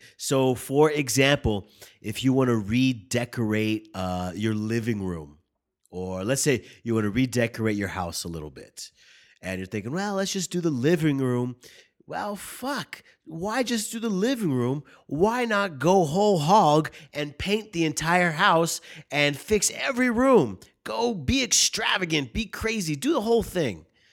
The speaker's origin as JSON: {"language": "English", "region": "California", "country": "United States", "said": "But I'm from California, so we don't use it too much."}